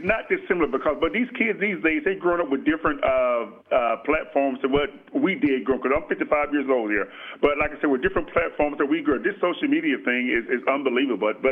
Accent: Florida, United States; Well, my background is that I'm born and raised in Florida, grew up in a single family home with a strong Southern mother

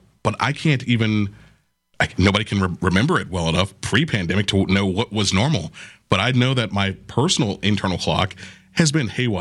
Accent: Florida, United States; And growing up in Florida, I had a lot of friends whose parents were from the islands.

